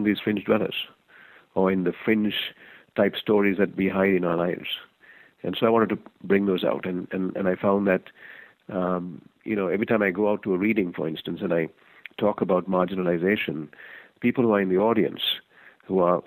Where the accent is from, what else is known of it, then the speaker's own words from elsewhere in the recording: Sri Lanka; now in Canada; when I was growing up in Sri Lanka, I was a minority community member. We were, you know, European remnants, if you will, of a colonialized country.